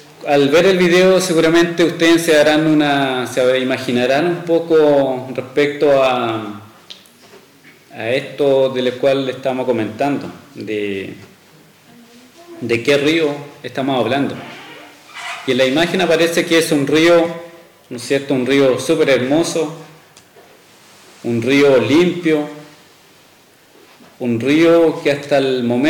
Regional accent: Biobío, Chile; Venimos de la zona del Alto Biobío, de la zona Pehuenche, zona territorio mapuche Pehuenche.

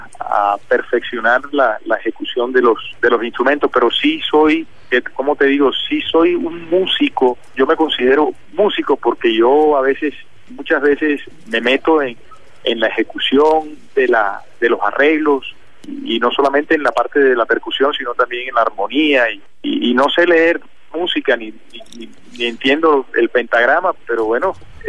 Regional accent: Colombia; me pareció que como colombiano, como ciudadano, debíamos aportar algo

